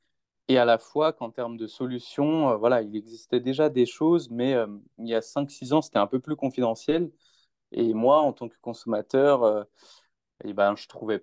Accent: Rennes, Brittany, France; now in Lyon, France; moi j'ai 31 ans, je suis originaire de Rennes, mais je vis sur Lyon là, depuis à peu près 2 ans, super ville.

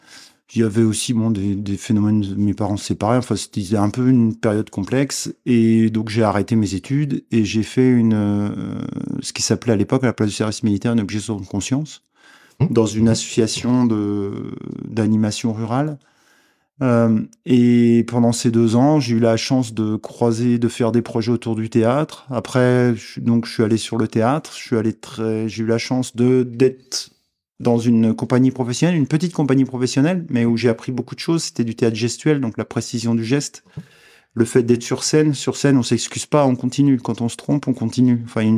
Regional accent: Myon, Bourgogne-Franche-Comté, France; je suis originaire de Myon. Myon, c'est la vallée du Lison. C'est au-dessus de Salins-les-Bains, c'est près du Mont-Poupet. Je suis originaire, mes deux parents sont de là-bas

